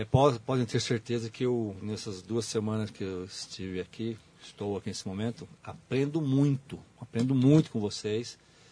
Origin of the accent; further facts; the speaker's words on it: Brazil; Nós somos brasileiros, nós temos um país para cuidar